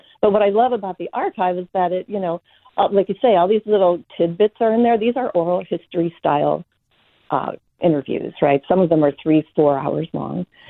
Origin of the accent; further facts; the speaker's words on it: Minneapolis, Minnesota, United States; I actually grew up in the city. My siblings were born in northern Minnesota, and I grew up in Minneapolis.